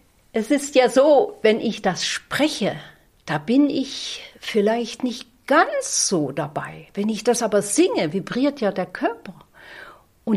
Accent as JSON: {"language": "German", "region": "Bavaria", "country": "Germany", "said": "Bei uns in Bayern"}